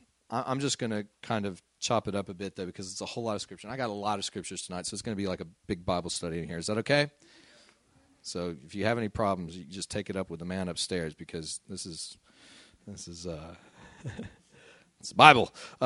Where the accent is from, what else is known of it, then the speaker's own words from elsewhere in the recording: Midland, Texas, United States; You know, when I was a kid growing up in Midland, Texas, it got awfully hot in the summer.